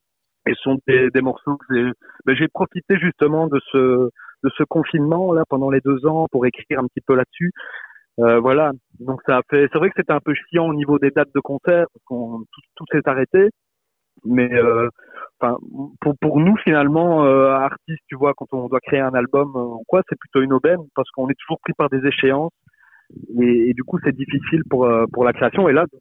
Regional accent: Belgium; c'est de la chanson francophone, hein, parce que je suis belge.

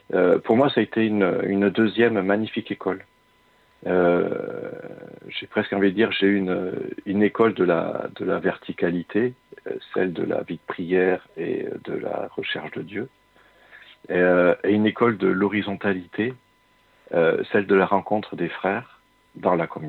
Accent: Orthez, Nouvelle-Aquitaine, France; also born or lived in Vosges; moi qui suis originaire d'Orthez, dans le sud-ouest de la France. Je suis parti de l'autre côté de la France pour faire donc cette école-là.

